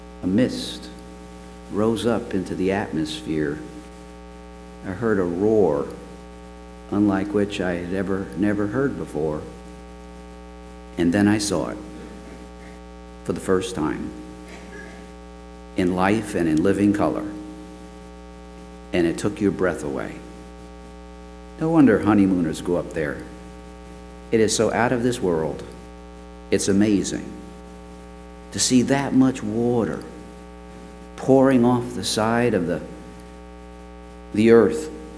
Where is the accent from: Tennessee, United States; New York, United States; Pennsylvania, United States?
New York, United States; New York City; Now, I grew up in New York City, and there were no waterfalls in New York City.